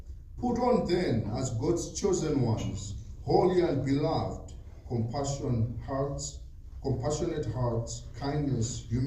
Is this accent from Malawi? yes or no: yes; Malawi; I am from Malawi.